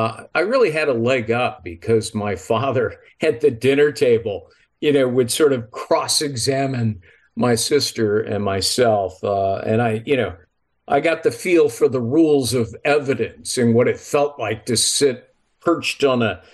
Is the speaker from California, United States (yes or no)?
yes; Los Angeles, California, United States; Well, I grew up in Los Angeles.